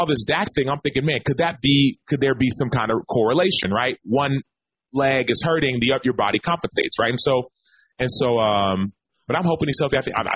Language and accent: English; Dallas, Texas, United States; I'm not a Cowboys fan, though I grew up in Dallas.